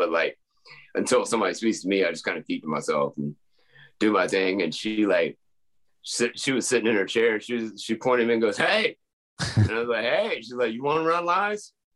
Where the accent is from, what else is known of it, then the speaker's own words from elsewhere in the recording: the South, United States; born there; accent: Southern; I mean, I can do the Southern accent, but I was born in the South.